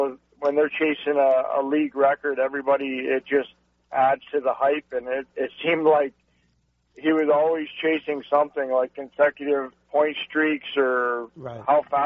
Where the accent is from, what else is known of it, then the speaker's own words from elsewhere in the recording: North Bay, Ontario, Canada; I grew up in North Bay, Ontario, and played all of my minor hockey and my junior hockey right in my hometown.